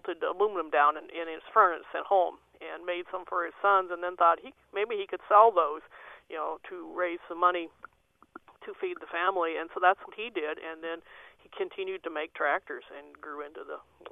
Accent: South Dakota, United States; now in Iowa, United States; I grew up in South Dakota.

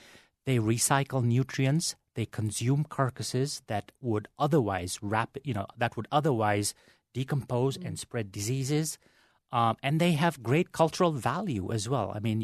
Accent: Kenya; I was based in Kenya. In fact, I'm Kenyan. Kenyan was home for me.

